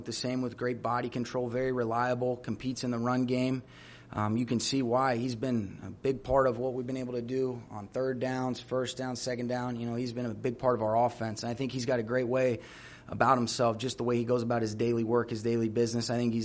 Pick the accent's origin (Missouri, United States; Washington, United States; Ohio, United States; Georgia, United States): Georgia, United States; Atlanta; just growing up in the Atlanta area